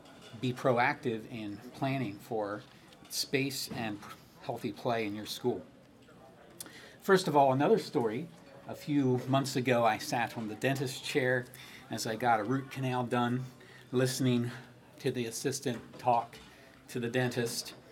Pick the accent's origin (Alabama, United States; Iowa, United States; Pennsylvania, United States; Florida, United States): Pennsylvania, United States; Mount Joy; from Mount Joy area. It's about 30 minutes southwest of here.